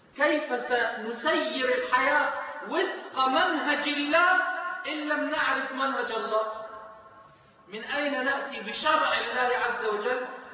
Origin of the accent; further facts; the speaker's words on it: Egypt; لما الجيش اللي عندنا في مصر بيطلع